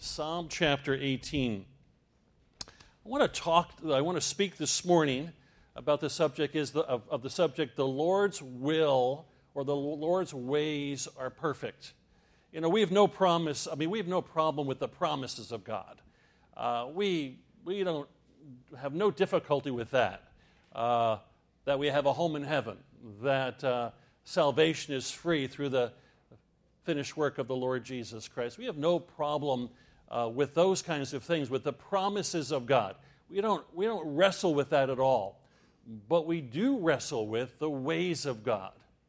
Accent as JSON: {"language": "English", "town": "Land O'Lakes", "region": "Florida", "country": "United States", "said": "We come from Land O'Lakes, Florida. No, not Land O'Lakes, Wisconsin."}